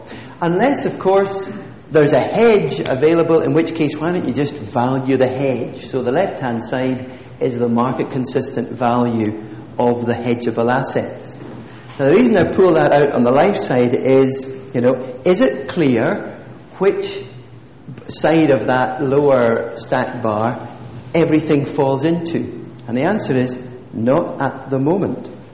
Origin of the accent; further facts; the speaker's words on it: Scotland, United Kingdom; So, of course, being a Scot and a simple soul, though maybe I shouldn't say that about all my fellow companions north of the border, I think in pictures.